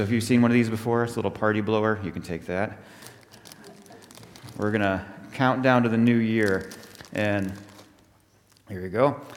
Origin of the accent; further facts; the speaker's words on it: United States; When I was growing up in America, especially, it was the age of, you know, the space shuttles launching up.